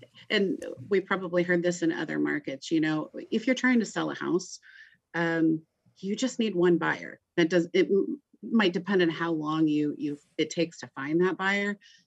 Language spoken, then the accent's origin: English; Indianapolis, Indiana, United States; I grew up as your next door neighbor. I grew up in Indianapolis.